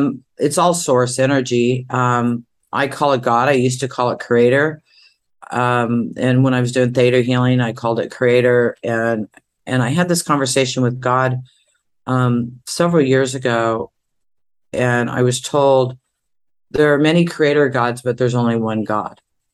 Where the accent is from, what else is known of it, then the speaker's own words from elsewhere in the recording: California, United States; I'm from California.